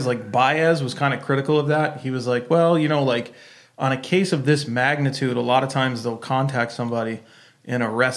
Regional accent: New England, United States; we're all from New England, so, well, with the exception of Katie, who moved here.

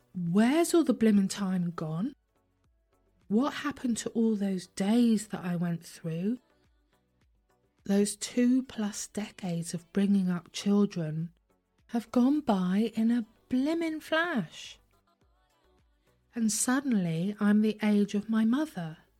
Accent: England, United Kingdom; I'm English and I don't speak French. I do speak French.

